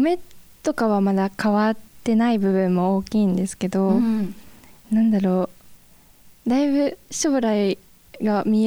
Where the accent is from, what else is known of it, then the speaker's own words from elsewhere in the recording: Fukuoka, Japan; also born or lived in Nagoya; 福岡に戻るか、東京もちょっと考えてて